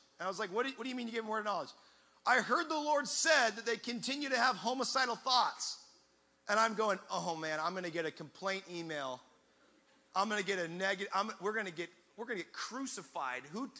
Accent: Tacoma, Washington, United States; moved away as an adult; we grew up in the Northwest, Tacoma, Washington.

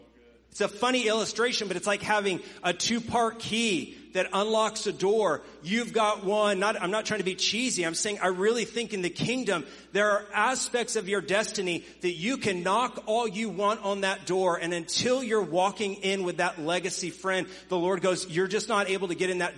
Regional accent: Florida, United States; moved away as an adult; I grew up in Florida, and I was moved to Washington State. So 3,000 miles away from home

